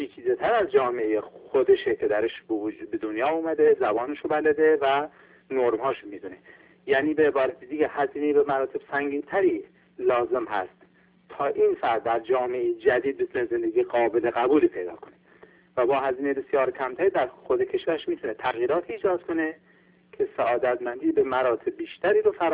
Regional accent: Iran; نه به خاطر این که ما ایرانی هستیم

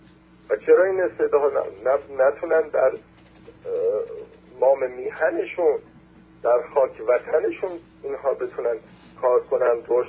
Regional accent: Iran; بتونیم افتخار بکنیم که ما ایرانی هستیم

